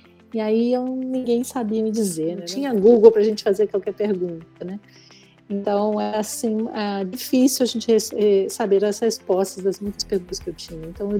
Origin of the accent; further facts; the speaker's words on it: Brazil; moved away as an adult; now in United States; eu saí do Brasil em 1997 e eu não voltei mais para trabalhar no Brasil, né? Eu vim fazer um pós-doutorado nos Estados Unidos, e eu não voltei mais.